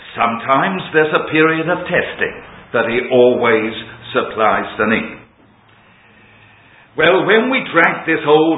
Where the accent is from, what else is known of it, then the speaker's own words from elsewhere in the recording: London, United Kingdom; being a Cockney, and I was born in the East End of London